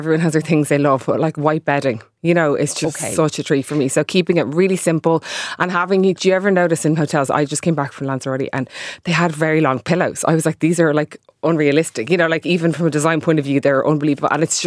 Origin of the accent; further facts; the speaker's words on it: Ireland; I'm Irish